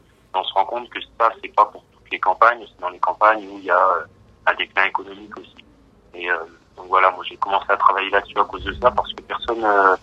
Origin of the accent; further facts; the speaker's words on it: Grand Est, France; Moi, je suis originaire du département de la Haute-Marne, qui est un département qui a perdu quasiment 20% de sa population ces trois dernières décennies.